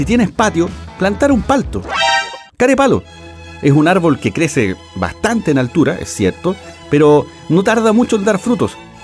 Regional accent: Chile; Y como los chilenos somos buenos pagadores, vamos a pagar las 9 lucas.

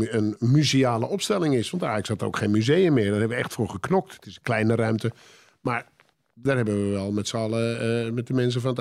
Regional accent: Muiden, North Holland, Netherlands; Ik was natuurlijk Telstar, want ja, ik kwam uit de Muiden en dan ben je voor Telstar.

